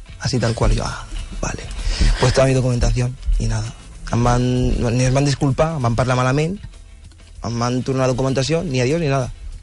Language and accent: Catalan; Mataró, Catalonia, Spain; tinc 21 anys, sóc de Mataró, nascut aquí, els meus pares de Gàmbia